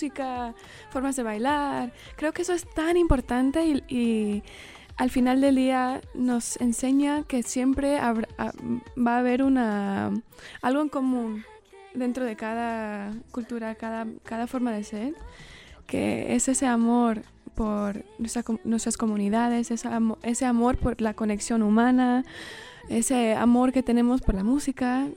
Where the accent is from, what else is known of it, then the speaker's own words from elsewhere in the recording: California, United States; yo crecí en California, entonces por eso me notan tal vez un acento muy raro, inusual. Pero crecí con dos padres... bueno, mi papá es mexicano, mi mamá es cubana.